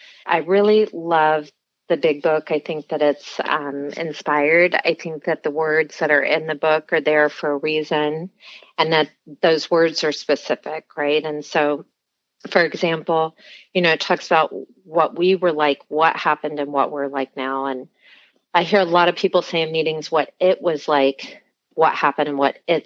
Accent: Hawaii, United States; So I was born and raised in Hawaii. I grew up there.

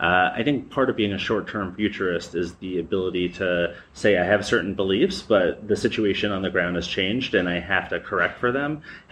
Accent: New York, United States; Yep. So I'm a New Yorker.

